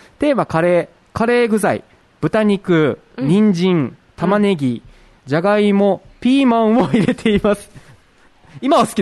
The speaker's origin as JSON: {"language": "Japanese", "region": "Niigata", "country": "Japan", "tie": "born or raised there", "said": "地元新潟の、"}